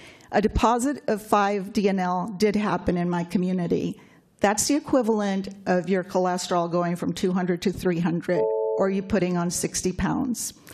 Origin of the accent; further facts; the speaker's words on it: Brazil; English is a second language; also born or lived in Europe; now in United States; I grew up in Brazil and have lived in Europe, in countries with excellent airlines and airports.